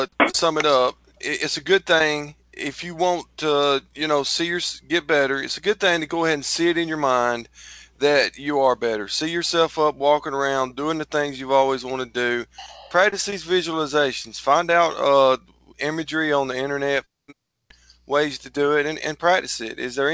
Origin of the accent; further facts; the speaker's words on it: Rome, Lazio, Italy; Yeah, I'm from Rome, so we know it here in Rome.